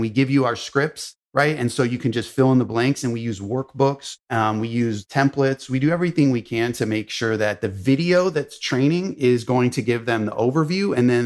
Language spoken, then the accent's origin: English; Los Angeles, California, United States; So, I grew up in Hollywood in Los Angeles.